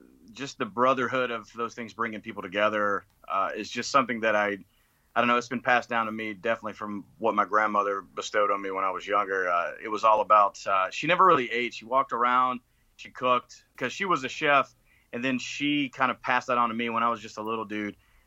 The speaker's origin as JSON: {"language": "English", "region": "Gulf Coast", "country": "United States", "tie": "born or raised there", "said": "It's a southern dish because, we talked about before, I grew up in the Gulf Coast, so seafood is just crazy everywhere."}